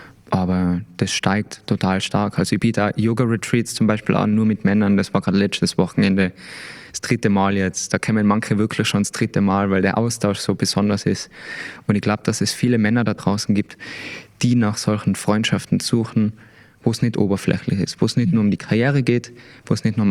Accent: Tyrol, Austria; als Tiroler

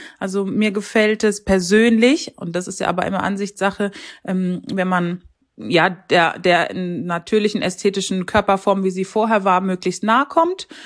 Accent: North Rhine-Westphalia, Germany; Wohne in Ostwestfalen und ja, das ist sozusagen meine Heimat, in die ich zurückgekehrt bin, nachdem ich lange im Rheinland war.

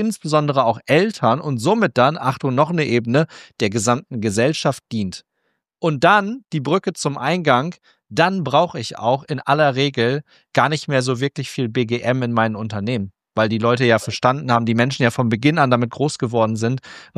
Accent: Cloppenburg, Lower Saxony, Germany; in meiner Heimatstadt in Kloppenburg

